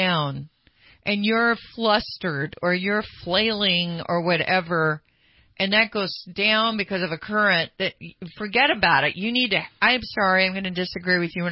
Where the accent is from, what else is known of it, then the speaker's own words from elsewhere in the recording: California, United States; I grew up on the American River. I was not allowed as a child to go into the American River because of the undercurrent.